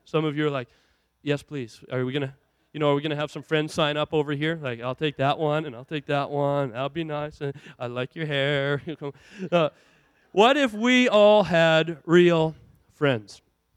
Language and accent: English; Williams Lake, British Columbia, Canada; I'm from Williams Lake, remember, you know. Surprising we had a bowling lane at all.